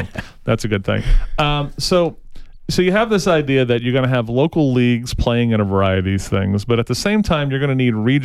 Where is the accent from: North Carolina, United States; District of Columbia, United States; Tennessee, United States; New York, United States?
New York, United States; I grew up in New York. I'm an Islanders fan.